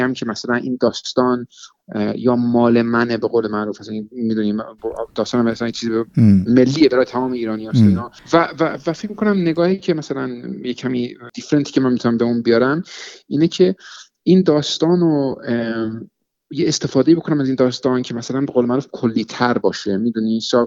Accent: England, United Kingdom; شنونداتون شاید از لهجه من به اصطلاح بفهمن که من یعنی یه رگم ایرانیه، یه رگ انگلیسی. در شمال انگلیس بزرگ شدم و مادرم یعنی انگلیسیه، پدرم ایرانیه

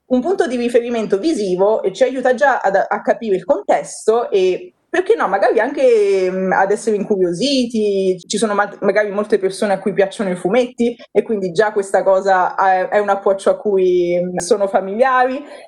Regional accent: Campobasso, Molise, Italy; Io sono di Campobasso, ho deciso di andare a studiare a Venezia e di studiare il giapponese.

